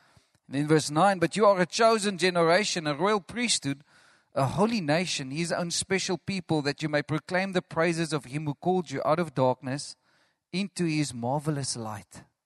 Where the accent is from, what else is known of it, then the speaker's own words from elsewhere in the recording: Caledon, Western Cape, South Africa; I grew up with her in Caledon, you know, small place not far away from here.